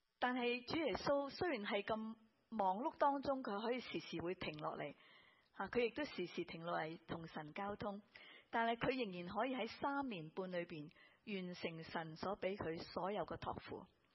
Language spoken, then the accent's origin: Chinese; China; 真的好像我们中国人所说的光阴似箭岁月如流